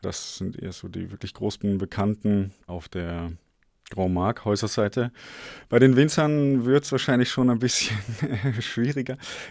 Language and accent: German; Germany; now in Vienna, Austria; Bin dann nach Wien gekommen, aus Deutschland.